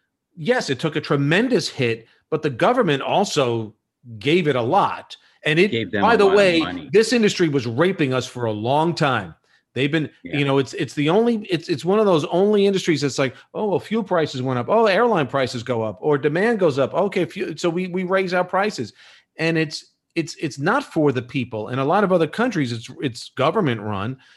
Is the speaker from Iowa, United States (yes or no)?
yes; Sioux City, Iowa, United States; born there; Okay, I was born in Sioux City, Iowa in 1945